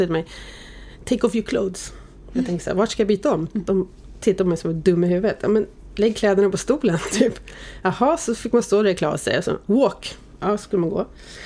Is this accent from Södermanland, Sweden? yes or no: yes; Oxelösund, Södermanland, Sweden; Ja, jag är född och uppvuxen i Oxelösund, som ligger utanför Nyköping.